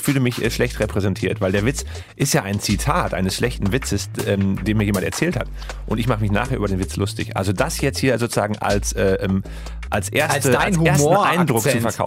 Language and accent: German; Haltern, North Rhine-Westphalia, Germany; now in London, United Kingdom; Ich komme aus Haltern, das liegt so 20 Minuten von Schalke entfernt.